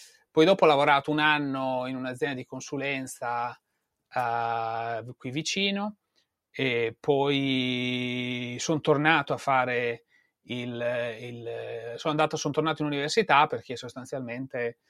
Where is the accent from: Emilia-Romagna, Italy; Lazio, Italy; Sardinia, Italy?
Emilia-Romagna, Italy; Forlì; Nella lontana Forlì, dove mia città natale e mia città dove sono cresciuto, non Natale, dove sono cresciuto che mi ha dato le origini